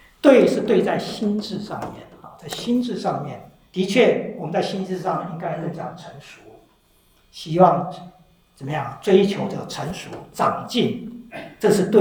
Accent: China; 我们中国人是外邦人，对不对？

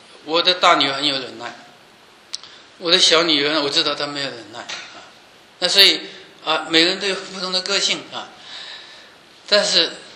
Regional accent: China; now in United States; 我从中国来来美国刚开也不容易，也磨练很多年。

